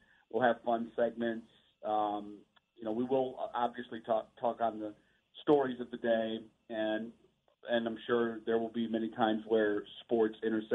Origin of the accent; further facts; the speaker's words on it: Sandusky, Ohio, United States; Well, I was born and raised in Sandusky, and just a huge all Cleveland sports fan.